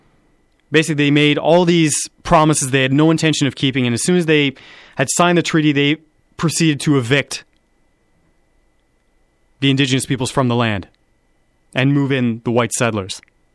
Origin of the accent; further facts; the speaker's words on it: Canada; I myself, as a man of European descent, born and raised in Canada